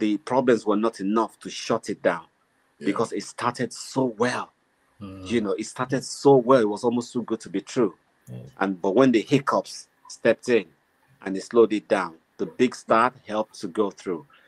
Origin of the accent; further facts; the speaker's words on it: Nigeria; And I was happy that at least as a Nigerian, let me be part of the narrative to say, my country is safe, okay?